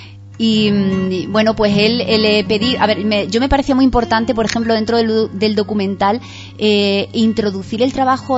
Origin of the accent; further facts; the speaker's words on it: Guareña, Extremadura, Spain; que yo soy también de Guareña